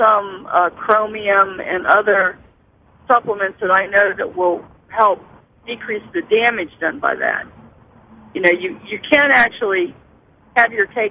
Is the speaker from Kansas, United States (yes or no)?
yes; Lawrence, Kansas, United States; I grew up in Lawrence, Kansas